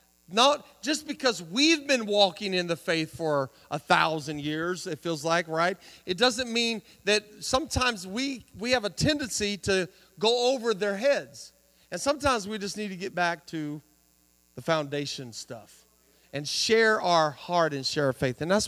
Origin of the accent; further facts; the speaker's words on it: Arizona, United States; also born or lived in Texas; And I was born in Texas and raised in Arizona.